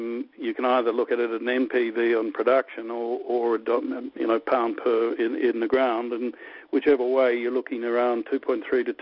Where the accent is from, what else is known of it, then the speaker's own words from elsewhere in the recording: Australia; I'm an Australian.